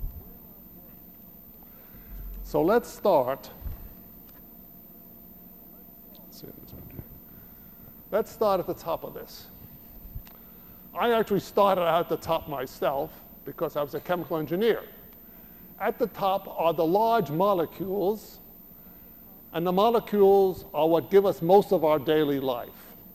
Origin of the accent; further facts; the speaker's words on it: United States; Now one of my introductions, because I'm from the United States, was of course Erector Sets.